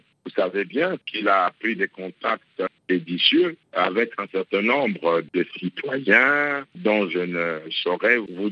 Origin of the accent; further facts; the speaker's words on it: Republic of the Congo; Chez nous au Congo, tout citoyen est lié à la justice de son pays par un serment d'observation de la loi.